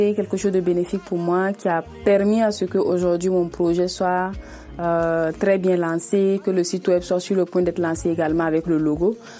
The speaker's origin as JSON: {"language": "French", "country": "Burkina Faso", "said": "je viens du Burkina Faso et je suis actuellement assistante de production audiovisuelle."}